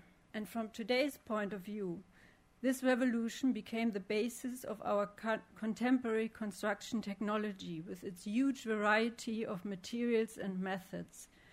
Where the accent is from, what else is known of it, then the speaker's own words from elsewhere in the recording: Germany; English is a second language; also born or lived in Moscow; I'm coming from Germany, and I've been working a couple of years in Moscow as an architect.